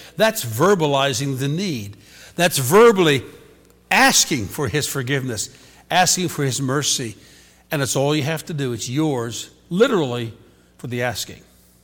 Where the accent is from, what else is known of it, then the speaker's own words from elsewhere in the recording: Philadelphia, Pennsylvania, United States; I sense there's going to be a spirit of resistance because I'm from Philadelphia.